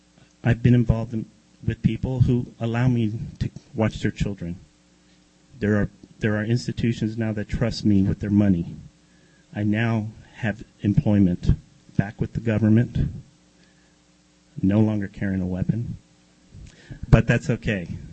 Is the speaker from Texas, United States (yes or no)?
no; New York, United States; I'm from New York. I didn't have any friends here.